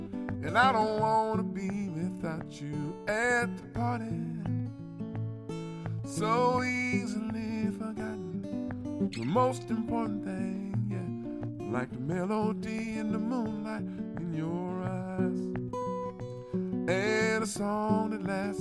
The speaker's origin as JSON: {"language": "English", "town": "Los Angeles", "region": "California", "country": "United States", "tie": "born or raised there", "said": "I grew up in Los Angeles, California, in the Compton area, mm-hmm. Compton, California. And I went to church in Watts, in a little church called the Beulah Baptist Church."}